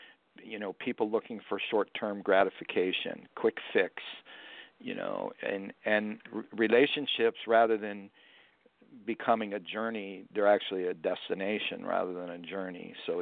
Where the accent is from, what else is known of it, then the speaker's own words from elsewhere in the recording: Florida, United States; Well, as you know, I'm from Florida." I said, "Florida is an enormous fishing state.